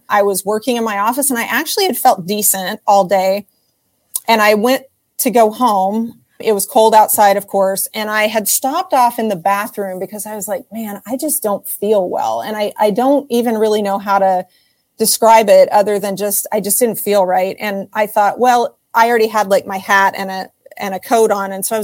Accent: Kansas, United States; I'm from Kansas, you know, Phil's from Michigan.

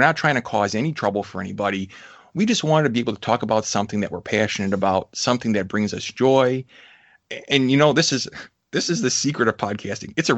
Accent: Chicago, Illinois, United States; Real creative, you know, like I took my hometown at Disney and threw them together.

